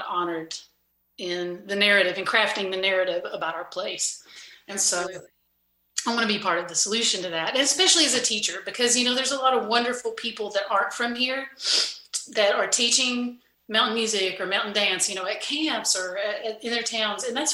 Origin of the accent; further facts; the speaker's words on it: Kentucky, United States; growing up in Eastern Kentucky, I grew up in a coal company house right between a strip mine and a deep mine that my daddy worked for and that my brothers worked for. And there's a lot of stigma, you know, when you're from Appalachia.